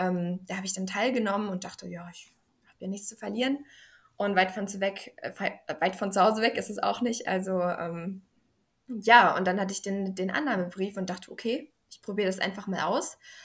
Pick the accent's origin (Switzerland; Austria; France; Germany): Germany; Saxony; Ich komme aus einem kleinen Dorf ursprünglich, aus der Nähe von Dresden tatsächlich. Und ich bin 2004 geboren, jetzt noch 19 Jahre jung, bald nicht mehr.